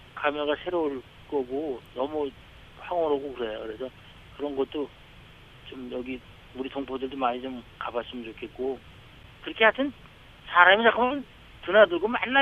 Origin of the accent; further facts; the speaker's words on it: South Korea; born there; 저는 뭐 여기 순수하게 남쪽에서 태어나서 이제 다녔으니까